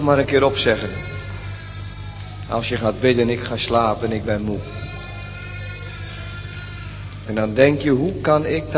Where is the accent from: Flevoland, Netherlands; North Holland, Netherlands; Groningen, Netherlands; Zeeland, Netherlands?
Flevoland, Netherlands; Urk; Want wij komen uit Urk. En Urk lag vroeger in de Zuiderzee.